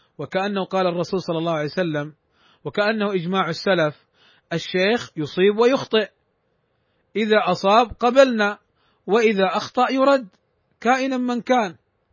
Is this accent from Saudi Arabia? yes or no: yes; Saudi Arabia; عندنا في المملكة العربية السعودية